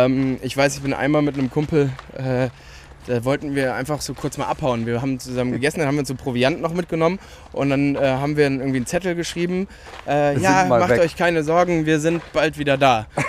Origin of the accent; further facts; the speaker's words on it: Cologne, North Rhine-Westphalia, Germany; ich bin ein kölscher Junge, geboren und aufgewachsen hier in Köln.